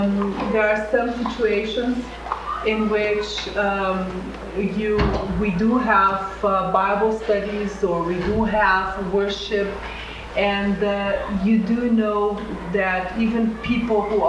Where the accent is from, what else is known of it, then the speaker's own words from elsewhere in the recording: Brazil; I'm from Brazil.